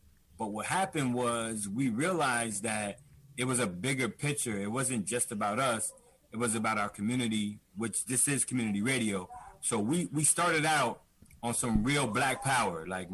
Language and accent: English; Hudson, United States; Like I'm originally from Hudson. I grew up in Hudson.